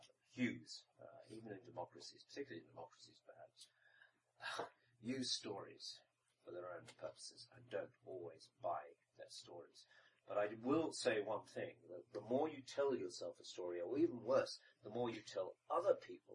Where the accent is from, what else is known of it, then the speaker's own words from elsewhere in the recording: United Kingdom; But of course, being British, I thought that a European history textbook is probably not the way to actually tell that story.